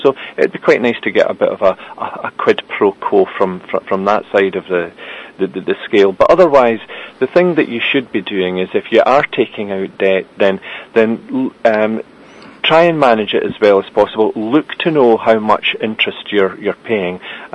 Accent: United Kingdom; we are British

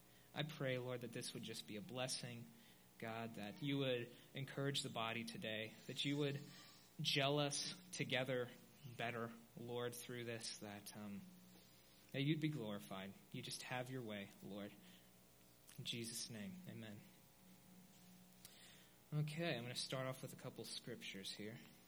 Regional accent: Wilmington, Ohio, United States; So, growing up, I grew up in Ohio in a little small town called Wilmington, and I grew up under a Christian upbringing

